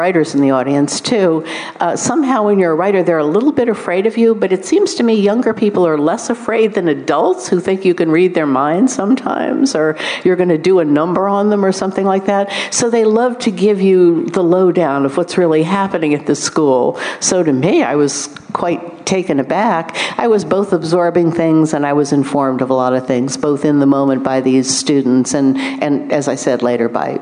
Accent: Washington, District of Columbia, United States; I mean, I grew up in Washington, D.C. I'm a public school kid

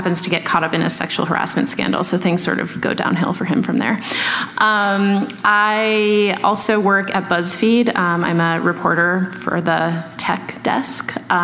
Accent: Boston, Massachusetts, United States; also born or lived in New York, United States; now in Los Angeles, United States; I do live in Los Angeles, but I grew up in Boston, and I lived in New York for almost 10 years

